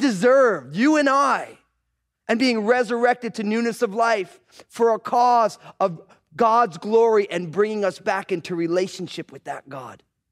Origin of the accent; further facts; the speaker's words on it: East Coast, United States; I didn't grow up in the church at all. I grew up on the East Coast, on a big, fat, all-Italian family.